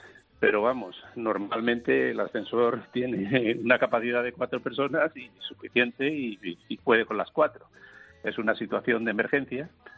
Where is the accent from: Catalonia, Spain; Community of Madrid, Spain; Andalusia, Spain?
Andalusia, Spain; San Fernando; born there; Mi familia vivía, y yo nací en San Fernando, en Cádiz.